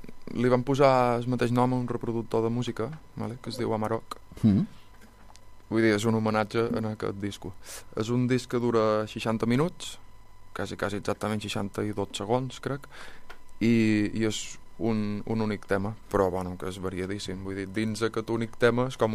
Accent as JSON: {"language": "Catalan", "town": "Ciutadella", "region": "Balearic Islands", "country": "Spain", "said": "a Ciutadella, en el meu poble, fan un festival de música clàssica"}